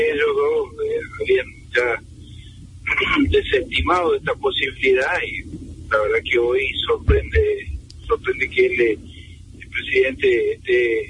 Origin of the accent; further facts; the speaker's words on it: Argentina; los propios somos todos los argentinos